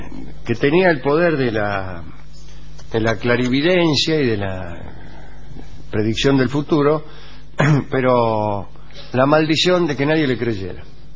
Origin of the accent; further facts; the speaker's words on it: Salta, Argentina; vengo desde Salta para verlo.